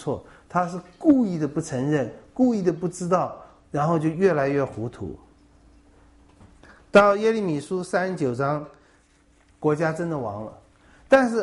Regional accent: China; 这我们中国人特别看重这个血缘

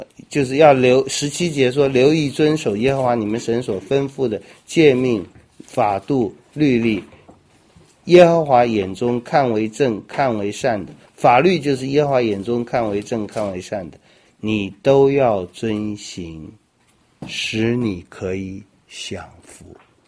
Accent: Taiwan; 包括我们台湾人

